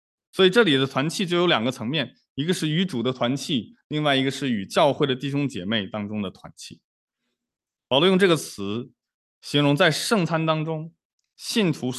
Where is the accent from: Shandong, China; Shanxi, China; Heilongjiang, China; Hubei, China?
Shandong, China; 我老家是山东的，那我们在山东的任何的宴会排座位都是有一个讲究的